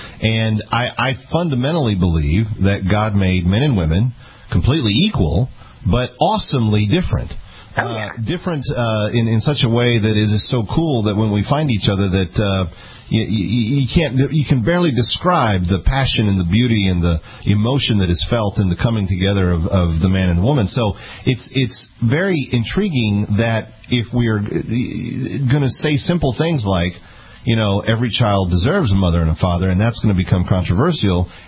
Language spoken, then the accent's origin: English; Fort Worth, Texas, United States; This is in my hometown of Fort Worth, Texas.